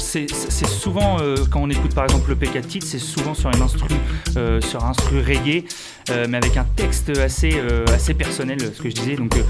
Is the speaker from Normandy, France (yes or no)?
yes; Grand-Quevilly, Normandy, France; also born or lived in Elbeuf; moi j'ai 35 ans, je suis né à Elbeuf, moi, mais j'ai vécu pratiquement tout le temps à Grand-Quevilly.